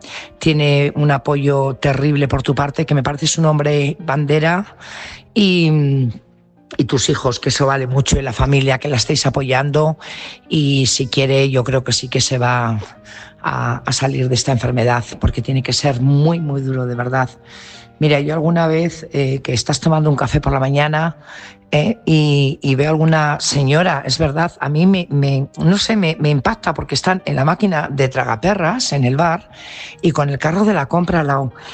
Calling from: Burgos, Castile and León, Spain; corresponsal de Burgos.

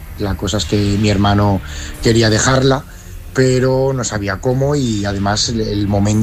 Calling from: Valencia, Valencian Community, Spain; de Valencia.

